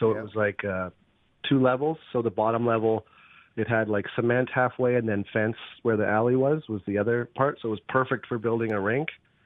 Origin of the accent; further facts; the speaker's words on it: Calgary, Alberta, Canada; I grew up in Calgary. Two kind of cool things that really built my love for hockey is, one, I lived on a road called Bowness Road in northwest Calgary, and it was just a regular suburb road